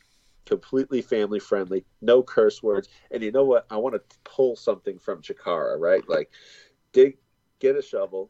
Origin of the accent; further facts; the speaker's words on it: Boston, Massachusetts, United States; I'm from fucking Boston. I'm a chef and a wrestler.